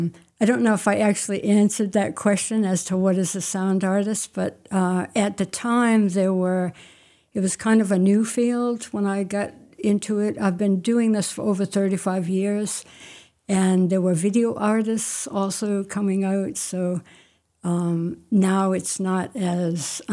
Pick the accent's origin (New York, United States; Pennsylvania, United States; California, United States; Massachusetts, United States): Massachusetts, United States; now in Maine, United States; I grew up in Massachusetts. I do have to say that I've been in Maine for, I'm not sure if it's 40 years or more, so I feel like I'm from Maine now.